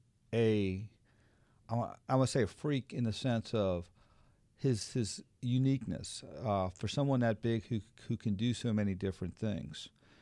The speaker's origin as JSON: {"language": "English", "town": "New Orleans", "region": "Louisiana", "country": "United States", "accent": "New Orleans", "said": "Well, that's my New Orleans accent that messes up his name."}